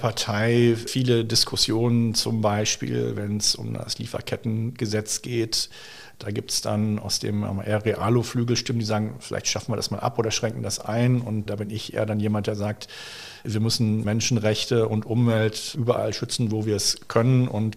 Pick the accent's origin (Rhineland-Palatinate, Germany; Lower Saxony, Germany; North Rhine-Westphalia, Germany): North Rhine-Westphalia, Germany; born there; now in Bergisch Gladbach, Germany; Ich bin ja vor 20 Jahren hierher gezogen, komme gebürtig aus Westfalen.